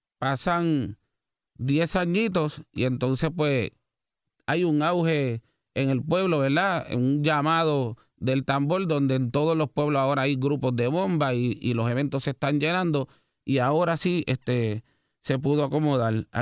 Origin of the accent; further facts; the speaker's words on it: Carolina, Puerto Rico; Soy de Carolina, me crié en Carolina, estudié en Río Piedra, pero me siento loiseño